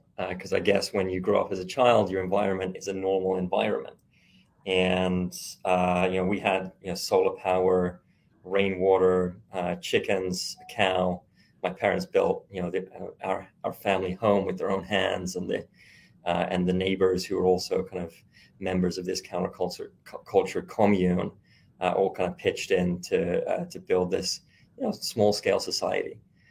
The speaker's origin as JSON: {"language": "English", "country": "Australia", "tie": "born or raised there", "lives_now": "Switzerland", "said": "So I was born in Switzerland, grew up in Australia on a hippie commune, made my way back to Switzerland"}